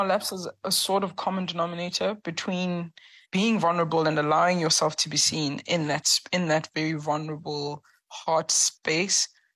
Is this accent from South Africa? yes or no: yes; East London, Eastern Cape, South Africa; I'm actually from the Eastern Cape. I grew up in a town called East London.